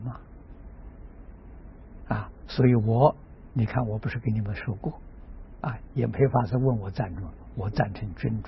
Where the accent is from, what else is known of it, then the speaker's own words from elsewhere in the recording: China; 我们中国人是教小孩子叫让啊